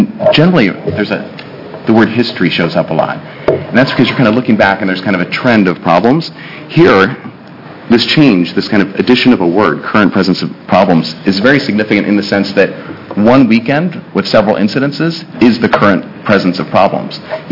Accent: Midwest, United States; I'm from the Midwest, so I talk a little bit slow, so I apologize for that.

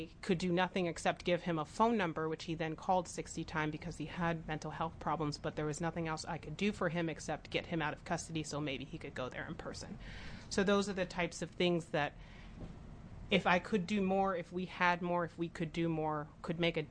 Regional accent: Oakland, California, United States; I grew up in Oakland, California, and growing up there and the history of that town

